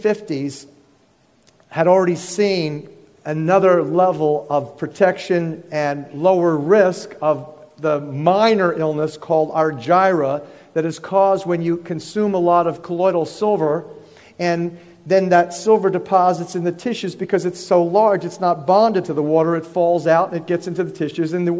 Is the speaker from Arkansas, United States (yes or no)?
no; Hawaii, United States; You know, I'm from Hawaii.